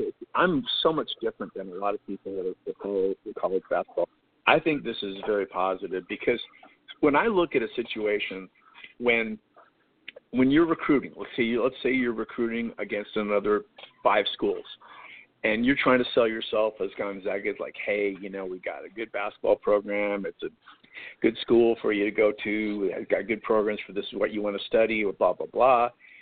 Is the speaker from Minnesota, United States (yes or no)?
no; Seattle, Washington, United States; when I was a kid growing up in Seattle